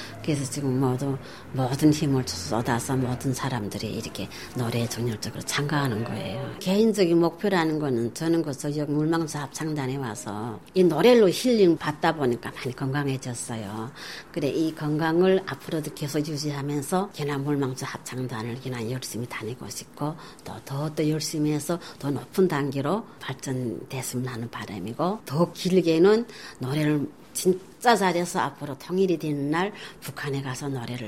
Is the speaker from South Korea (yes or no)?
no; North Korea